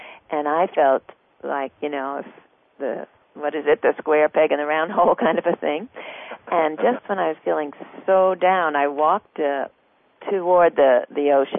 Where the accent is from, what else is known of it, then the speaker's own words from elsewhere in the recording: New Jersey, United States; I was raised in New Jersey, and you just don't go into the ocean there.